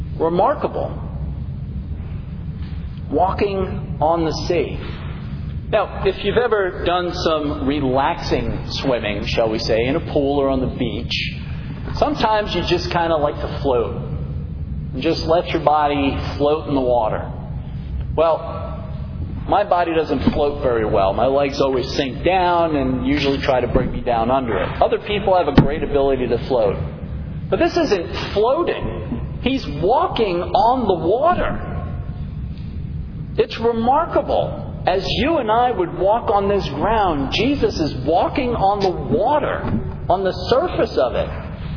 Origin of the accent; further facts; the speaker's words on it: New York City, New York, United States; Now, in my section of where I grew up in New York City, it tended to be pretty windy because we were on what was known as Pelham Bay.